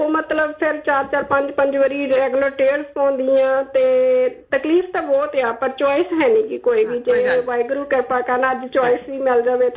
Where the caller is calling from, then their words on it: Vancouver, British Columbia, Canada; ਮੈਂ ਕੈਨੇਡਾ ਤੋਂ ਫੋਨ ਕਰਦੀ ਹਾਂ ਤੇ ਮੈਂ ਭੈਣ ਜੀ ਫੋਨ ਕਰਦੀ ਸੀਗੀ ਆਪਾਂ ਦੇਖ ਲੋ ਇੱਥੇ ਵੀ ਕੈਨੇਡਾ ਚ ਬੈਠ ਕੇ ਵੀ ਵੈਨਕੂਵਰ ਤੁਹਾਡਾ ਪ੍ਰੋਗਰਾਮ ਸੁਣਦੇ ਹਾਂ